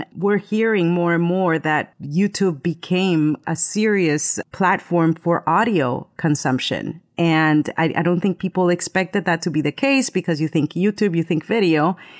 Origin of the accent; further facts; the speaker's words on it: United States; And I am bilingual. I mean, I am Spanglish. That is my official language. I grew up in the States. I moved here when I was in seventh grade.